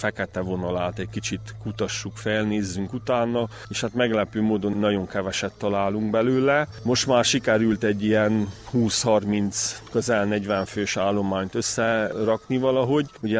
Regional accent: Mădăraș, Harghita, Romania; Csíkmadarasról vagyok.

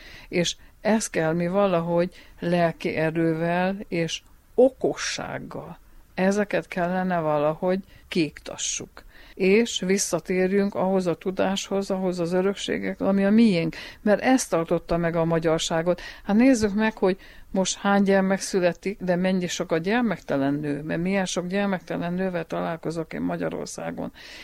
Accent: Magfalva, Mureș County, Romania; a szülőfalum, a szülőháza Magfalván a Bernád utcába, amiben én felnőttem

